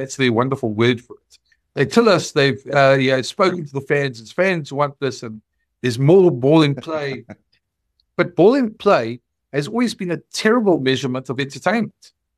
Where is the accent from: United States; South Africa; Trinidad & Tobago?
South Africa; That was one of those games where you get a bit frustrated as a South African or a Sharks fan.